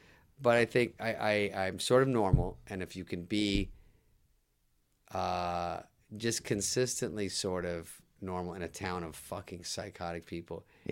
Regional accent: Arizona, United States; Maybe that was Fred's. Fred's from Montana. I'm from Arizona.

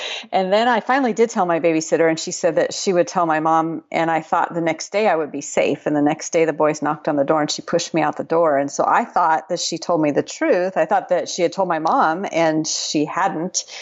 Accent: Pacific Northwest, United States; And the irony of the whole story is I'm from the Pacific Northwest.

